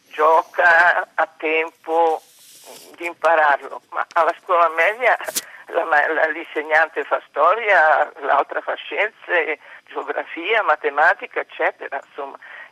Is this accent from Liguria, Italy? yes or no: no; Lamon, Veneto, Italy; now in Florence, Italy; telefono da Firenze. Come si sente dall'accento, non sono fiorentina, ma da un paese della provincia di Belluno, si chiama Lamon.